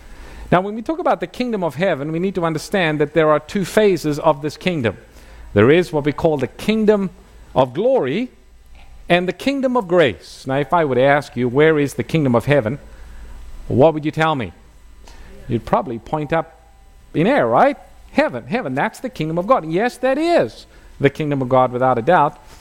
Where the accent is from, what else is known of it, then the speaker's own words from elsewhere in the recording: South Africa; moved away as an adult; I was born and raised in South Africa, as I think many of you know, and because I was born in South Africa, I am a South African citizen, and at 18, when I was about to leave the country, I got my South African passport